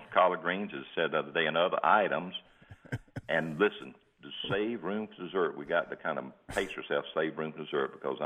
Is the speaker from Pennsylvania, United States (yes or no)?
no; Mullins, South Carolina, United States; we're going to make a little detour to Mullen, South Carolina. We're going to stop over in my hometown